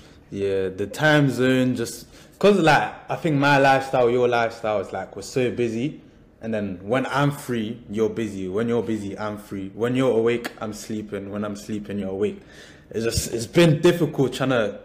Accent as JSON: {"language": "English", "country": "Belgium", "tie": "born or raised there", "said": "There's nothing crazy or different about the way I was brought up in Belgium, literally just a typical childhood and upbringing."}